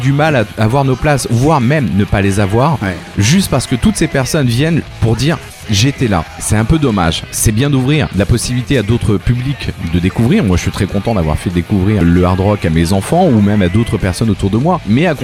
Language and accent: French; Pays de la Loire, France; J'ai passé toute mon enfance en Loire-Atlantique, donc je sais que la Bretagne.